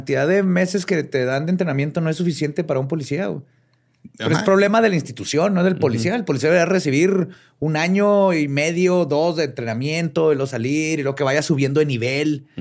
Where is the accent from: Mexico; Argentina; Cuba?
Mexico; como mexicanos